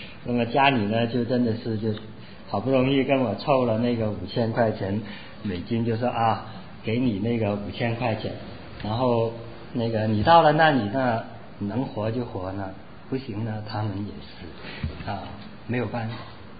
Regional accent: Guangdong, China; 那么我是广东人呢，刚才还有好几个广东人来的，讲几句广东话，所以会讲广东话，

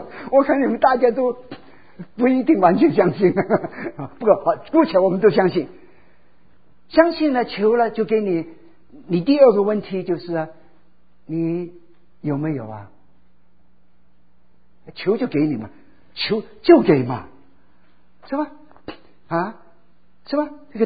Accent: Guangdong, China; now in Hong Kong; 所以常常别人说我是广东人跑到香港开始好久都不讲广东话的，

